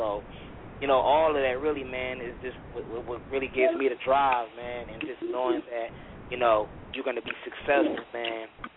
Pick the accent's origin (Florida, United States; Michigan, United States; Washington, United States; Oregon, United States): Michigan, United States; Detroit; man, live from Detroit City, man, West Side, born